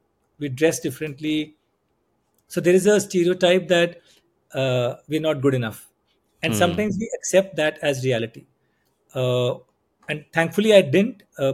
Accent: Pathankot, Punjab, India; born there; Well, I was born in Pathankot. It's a small town in Punjab.

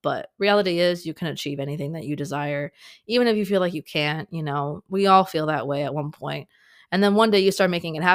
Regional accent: Fort Lauderdale, Florida, United States; also born or lived in California; I was born in California, and I moved to Miami, or essentially Florida, Fort Lauderdale

